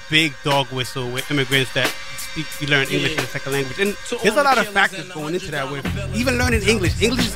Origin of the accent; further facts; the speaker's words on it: United States; born there; first language Spanish; English is a second language; No, Ebro, I was born in America.